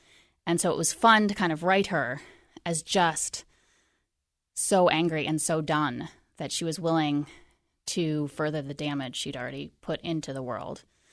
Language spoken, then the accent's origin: English; Yellow Springs, Ohio, United States; So I think I mentioned I grew up in Yellow Springs, Ohio, and I have known the Wallace family from a very young age.